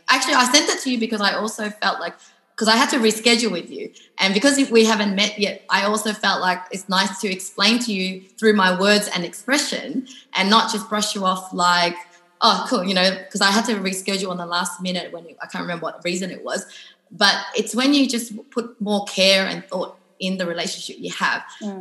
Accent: Australia; You know, we're both Australian

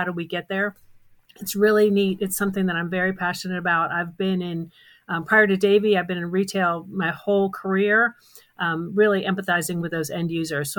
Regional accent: Columbus, Ohio, United States; And I'm originally from Columbus, Ohio.

